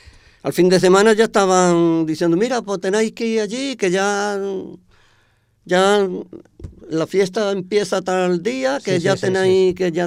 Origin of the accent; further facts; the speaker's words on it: Málaga, Andalusia, Spain; also born or lived in Switzerland; now in Roda, Spain; Yo soy de Málaga, sí.